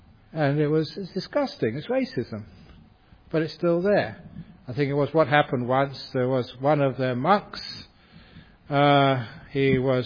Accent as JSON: {"language": "English", "region": "England", "country": "United Kingdom", "tie": "born or raised there", "said": "where I grew up in England"}